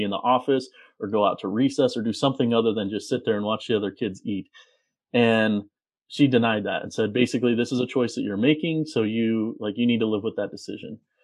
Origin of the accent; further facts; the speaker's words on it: Wyoming, United States; growing up in Wyoming, and my dad is from Algeria, so you know, he immigrated over in the mid 70s.